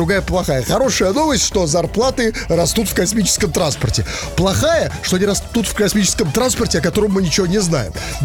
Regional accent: Saint Petersburg, Russia; А ведь мы, как известно, петербуржцы

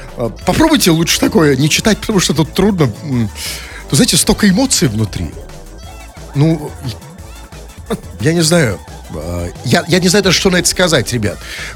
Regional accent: Saint Petersburg, Russia

